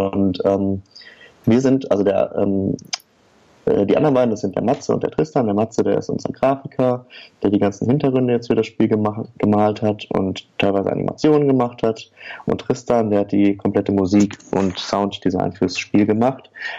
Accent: Oer-Erkenschwick, North Rhine-Westphalia, Germany; wir alle aus der gleichen Stadt kommen. Wir kommen nämlich alle aus Oerkenschwick. Das ist eine kleine Stadt am Rande des nördlichen Ruhrgebiets.

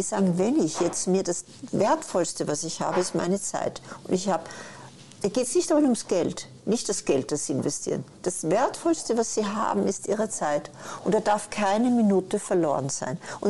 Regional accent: Vienna, Austria; ich komme aus Wien.

